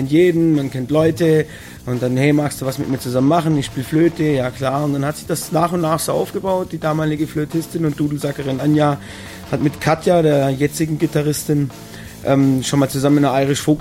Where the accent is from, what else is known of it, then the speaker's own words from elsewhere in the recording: Baden-Württemberg, Germany; Also wir kommen ganz grob aus dem Raum Baden-Württemberg zentral, wenn man das mal so einnimmt.